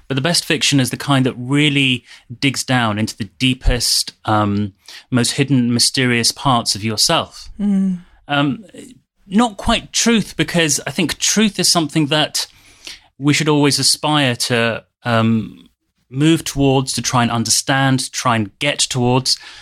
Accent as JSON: {"language": "English", "region": "London", "country": "United Kingdom", "tie": "born or raised there", "said": "Perhaps it's to do with being Muslim, growing up with this idea of truth. I grew up in London, in West London, in a rather boring suburb."}